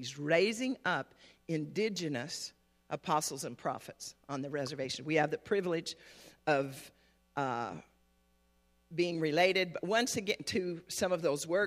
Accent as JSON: {"language": "English", "country": "United States", "tie": "born or raised there", "said": "I grew up essentially on the Navajo reservation, but frankly, I forgot about it."}